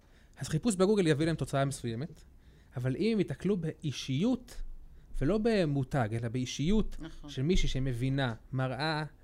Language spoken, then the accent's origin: Hebrew; Southern District, Israel; נכון. במקור אני מעוטף עזה